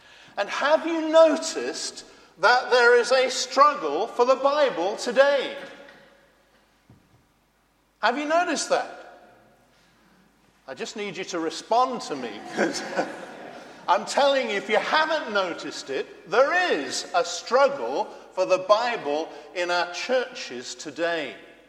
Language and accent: English; England, United Kingdom; I have a very soft spot for Scotland. I grew up in England, but my grandmother is Scottish.